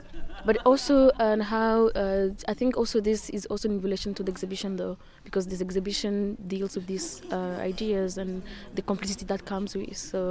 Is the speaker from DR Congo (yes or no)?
yes; DR Congo; now in Ghana; I'm an artist from Congo, I'm based in Ghana.